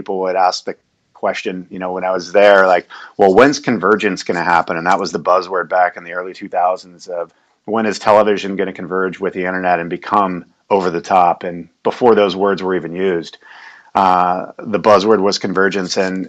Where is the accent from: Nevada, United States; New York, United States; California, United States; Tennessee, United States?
California, United States; Growing up in the Bay Area, I'm a big SF Giants baseball fan, a 49er fan.